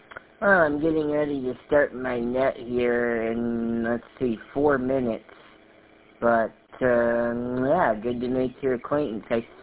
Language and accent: English; Wheaton, Illinois, United States; Yeah, I'm from Wheaton, which is a suburb of Chicago.